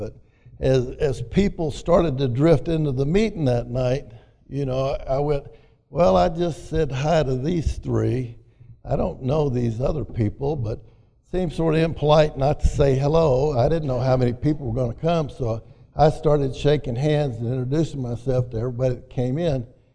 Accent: Sheridan, Arkansas, United States; I'm from Sheridan, Arkansas, and I'm glad to be here tonight.

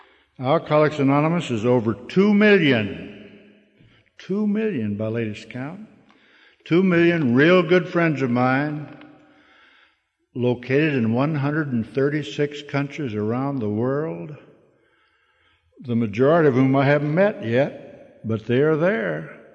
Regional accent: Washington, District of Columbia, United States; I am from Washington, D.C. Those of you who read the newspapers are probably aware that for the last 3 years, we've been known as the murder capital of the United States.

